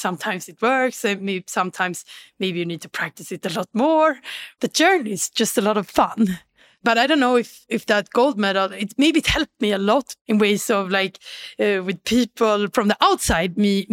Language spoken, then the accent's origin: English; Sweden; English is a second language; You know, I'm from Sweden.